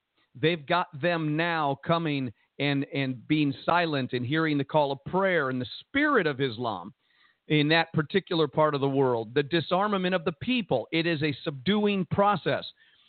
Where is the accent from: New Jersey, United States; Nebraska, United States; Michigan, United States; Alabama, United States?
New Jersey, United States; Jersey City; I grew up in Jersey City, New Jersey, and I was going to a public school